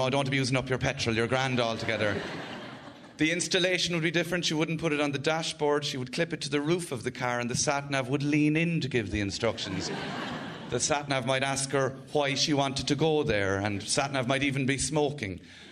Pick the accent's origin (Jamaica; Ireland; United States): Ireland; Cork, Munster; I'm from Cork, but my mother is from Kilkenny, so I'm mixed race.